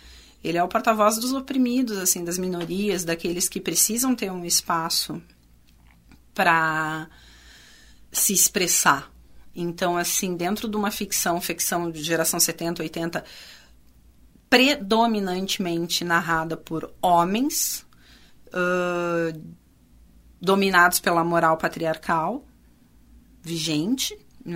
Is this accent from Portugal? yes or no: no; São Paulo, Brazil; eu sou paulista. Não, e quando cheguei ao Rio Grande do Sul, comecei a faculdade de letras